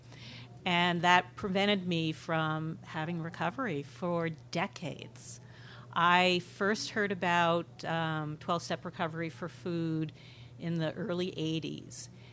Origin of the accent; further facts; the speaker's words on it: Oakland, California, United States; I'm from Oakland, California, and really grateful for this opportunity to share on something that's really important to me.